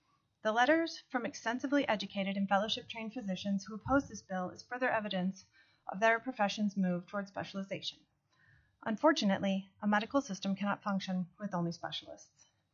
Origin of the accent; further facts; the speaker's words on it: Anchorage, Alaska, United States; I'm from Anchorage, Alaska.